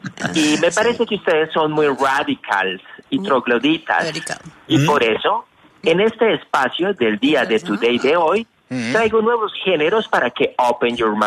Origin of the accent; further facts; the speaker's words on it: Manizales, Caldas, Colombia; born there; Un barrio de acá de... un barrio de acá de Manizales.